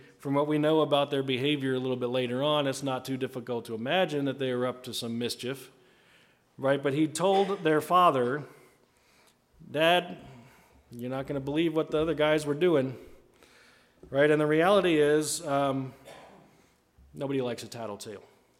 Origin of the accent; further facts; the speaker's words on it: East Coast, United States; now in South Dakota, United States; I grew up in the East Coast, like, so how did you end up in the middle of South Dakota?